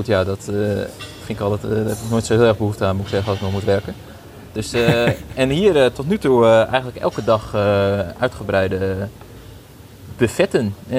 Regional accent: Drenthe, Netherlands; Ik kom zelf uit Drenthe

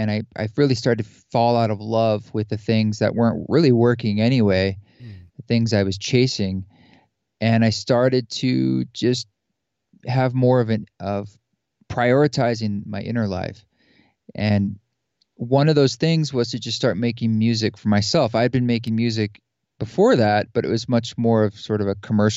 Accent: Oregon, United States; And I grew up in the Pacific Northwest outside Portland and Salem, Oregon.

